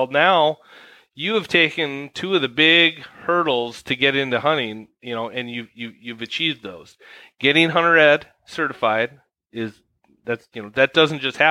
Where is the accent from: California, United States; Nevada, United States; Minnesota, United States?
Minnesota, United States; I grew up here in Minnesota as well